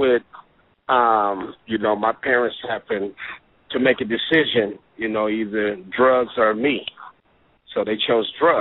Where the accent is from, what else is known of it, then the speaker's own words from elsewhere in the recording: Compton, California, United States; during my life of growing up in the foster home, you know, I grew up in Compton, California